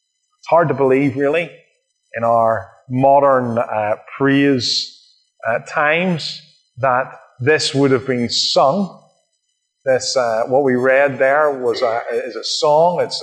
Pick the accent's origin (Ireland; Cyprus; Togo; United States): Ireland; first of all, I'm from Ireland, and therefore I like narrative and stories.